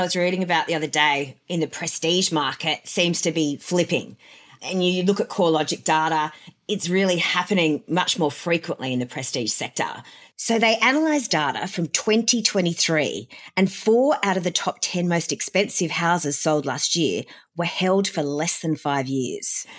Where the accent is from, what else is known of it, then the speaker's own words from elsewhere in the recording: Newcastle, New South Wales, Australia; I grew up in Newcastle